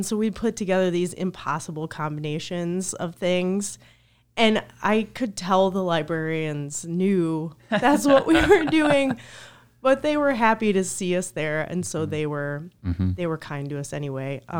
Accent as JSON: {"language": "English", "town": "Madison Heights", "region": "Michigan", "country": "United States", "tie": "born or raised there", "said": "I grew up in Madison Heights, which is not too far from Ferndale. And our library was walking distance"}